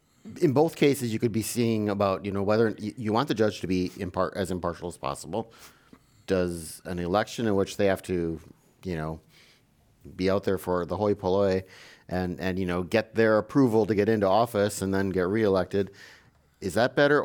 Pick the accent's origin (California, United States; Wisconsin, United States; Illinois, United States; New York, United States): Wisconsin, United States; I look at my home state of Wisconsin